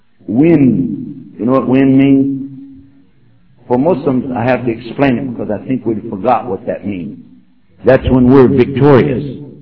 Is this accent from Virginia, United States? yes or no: no; Texas, United States; But I did see our president from my home state, Texas, the Honorable President Mr. Bush, the son of the other Bush.